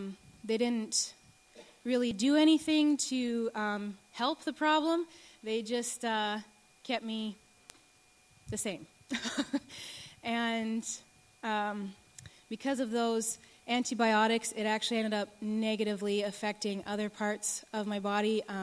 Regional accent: Canada; I'm from Canada.

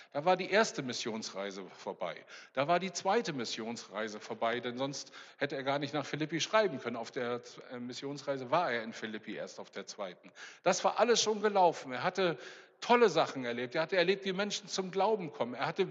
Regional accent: North Germany, Germany; ich komme aus dem Norden und ich bin in meinem Leben auch auf Helgoland gewesen. Also ich bin so kurz hinterm Nordseedeich geboren und aufgewachsen, also auf der Landseite wohlgemerkt.

